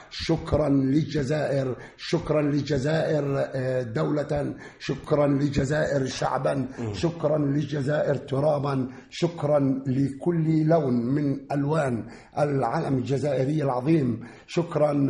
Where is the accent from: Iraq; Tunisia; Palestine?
Palestine; نحن نؤكد ونكرر بأننا نحن كفلسطينيين مع الشعب الصحراوي ظالما أو مظلوما